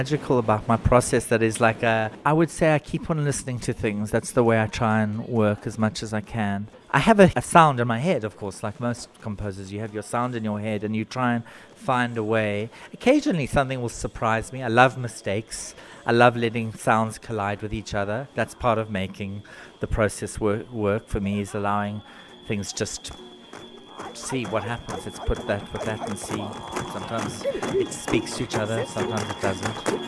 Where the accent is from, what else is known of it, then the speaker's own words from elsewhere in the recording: South Africa; There was something so important for me as a South African about not keeping the human voice very much part of this piece.